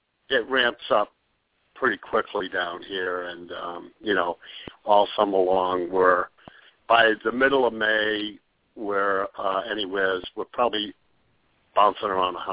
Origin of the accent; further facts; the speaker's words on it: New England, United States; moved away as an adult; I'm actually from New England, and I retired down here.